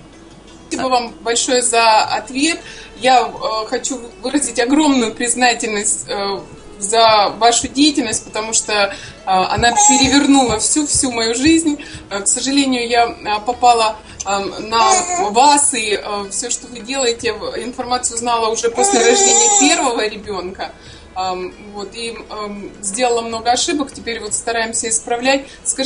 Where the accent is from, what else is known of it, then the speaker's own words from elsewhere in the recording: Zaporizhzhia, Zaporizhzhia Oblast, Ukraine; Да, с Украины. В Запорожье.